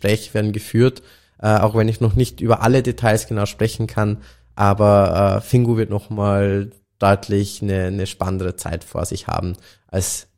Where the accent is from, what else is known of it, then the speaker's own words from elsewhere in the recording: Austria; auch wenn es jetzt als Österreicher fast nicht sagen darf.